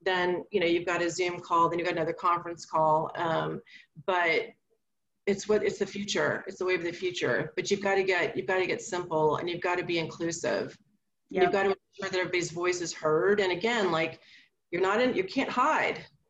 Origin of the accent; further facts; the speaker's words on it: New York City, New York, United States; because I am in New York City and I am a New Yorker.